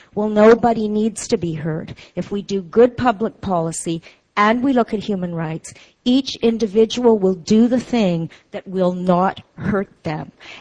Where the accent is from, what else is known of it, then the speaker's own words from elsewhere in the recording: Canada; I'm from Canada.